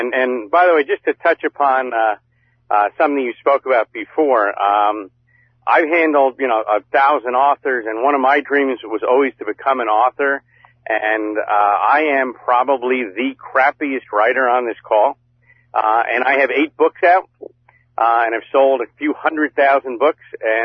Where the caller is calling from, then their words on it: New York, United States; I'm calling from beautiful Long Island, New York.